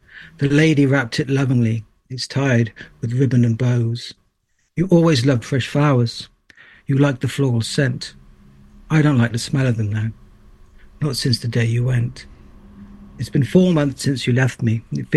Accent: Trowbridge, South West England, United Kingdom; I am a poet from Trowbridge.

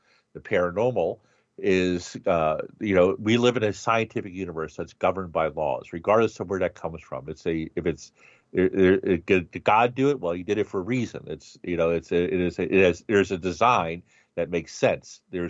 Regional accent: Baltimore, Maryland, United States; the Ouija board, of course, invented in my hometown of Baltimore City, in the late 1800s

